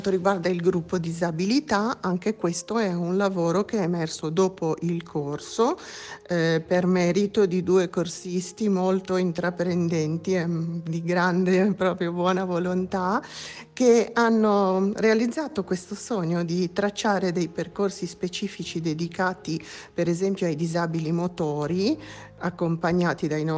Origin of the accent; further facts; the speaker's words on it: Savona, Liguria, Italy; vengo da Savona